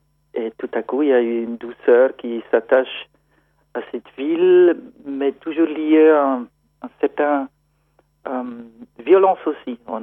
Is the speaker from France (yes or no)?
no; Switzerland; Je suis suisse et j'ai grandi en Suisse.